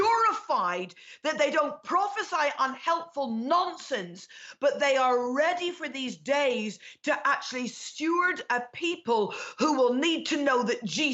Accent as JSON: {"language": "English", "country": "Ireland", "lives_now": "Glasgow, United Kingdom", "said": "And warm greetings from Glasgow in Scotland. Yes, I'm Irish. But I am living in Glasgow in Scotland."}